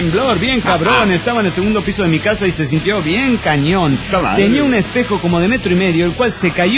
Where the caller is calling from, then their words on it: Mexico City, Mexico; de Ciudad de México, México.